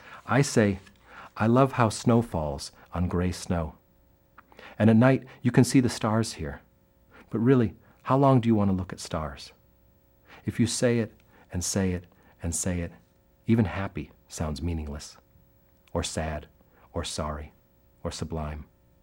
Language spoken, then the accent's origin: English; Lansing, Michigan, United States; I'm from Michigan, and this is takes place in the city where I grew up, which is the capital city, Lansing, Michigan